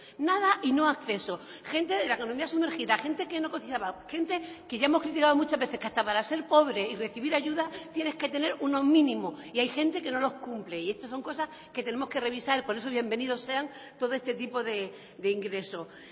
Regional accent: Tías, Canary Islands, Spain; a mi pueblo, a Tías, que está haciendo un trabajo excelente, un pueblo pequeño relativamente

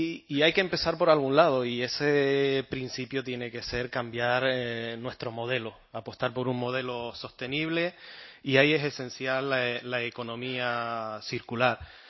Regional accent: Valle Gran Rey, Canary Islands, Spain; en mi pueblo ocurre cada vez que caen 4 gotas o hace un poco de viento en Valle del Rey

